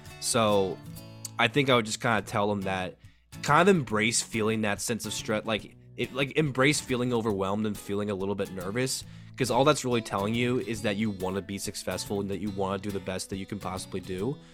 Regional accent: Lawrence, Kansas, United States; because like I'm from Kansas and lived in Lawrence, which is where the school is.

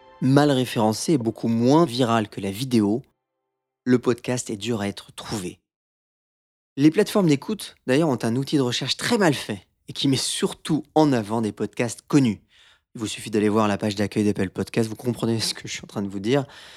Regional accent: Brittany, France; je suis breton, hein, voilà.

